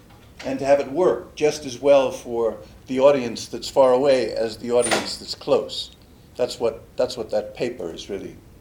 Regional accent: Newton, Massachusetts, United States; I grew up in Newton, down the way.

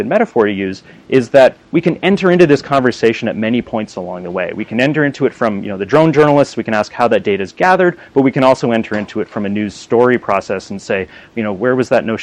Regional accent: Canada; I'm Canadian, by the way, I should admit that in the moment.

